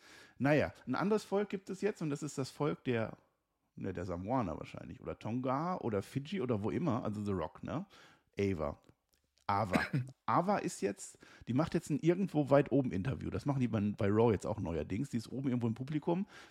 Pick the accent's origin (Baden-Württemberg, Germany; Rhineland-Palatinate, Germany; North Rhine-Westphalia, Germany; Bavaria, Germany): North Rhine-Westphalia, Germany; Münster; now in Dortmund, Germany; ich komme aus Münster. Das ist Westfalen. Ich wohne jetzt in Dortmund. Das ist Westfalen.